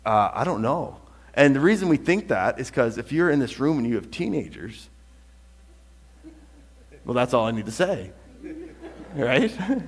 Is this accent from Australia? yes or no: no; Canada; that's not in my reality of like growing up in Canada